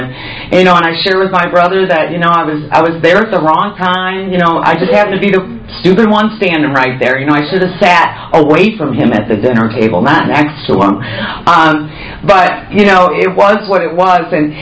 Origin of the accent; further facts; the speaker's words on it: Rochester, Michigan, United States; I'm from Rochester, Michigan. Grew up in the Midwest.